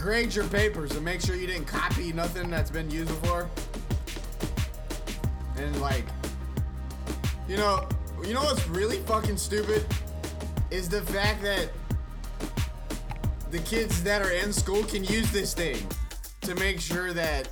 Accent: Texas, United States; Hell, I'm from Texas.

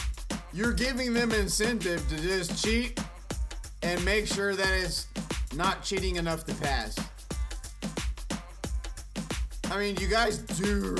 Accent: Texas, United States; Hell, I'm from Texas.

